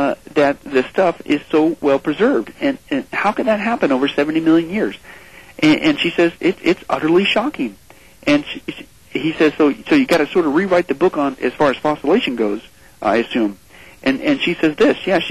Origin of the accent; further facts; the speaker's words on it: Midwest, United States; If you guys ever been on a farm, I grew up in the Midwest